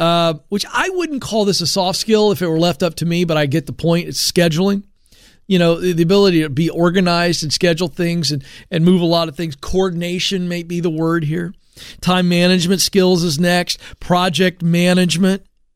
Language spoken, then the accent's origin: English; the South, United States; So I'm from the South, and I'll make fun of rednecks because I can make fun of rednecks.